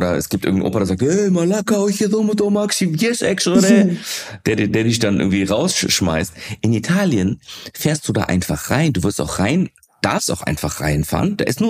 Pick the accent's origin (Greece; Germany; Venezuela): Greece; Ist auch immer geil, wenn man als Grieche irgendwo hinfährt und erstmal griechische Sachen sehen möchte.